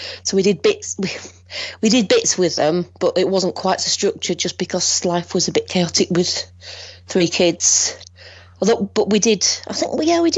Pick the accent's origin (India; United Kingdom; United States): United Kingdom; Northern England; I'm from Northern England, so it's a different setup.